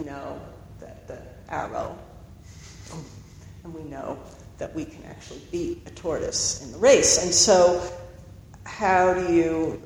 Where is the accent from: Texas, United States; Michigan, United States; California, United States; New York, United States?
New York, United States; New York City; also born or lived in New Jersey; You know, I was born in New Jersey, but I grew up in New York City